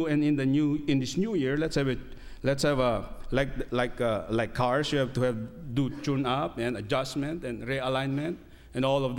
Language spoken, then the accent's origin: English; Philippines; I grew up in the Philippines